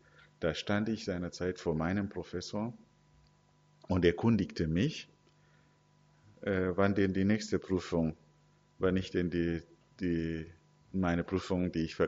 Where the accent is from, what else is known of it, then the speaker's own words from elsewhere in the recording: Zimbabwe; Ich komme ursprünglich aus Zimbabwe.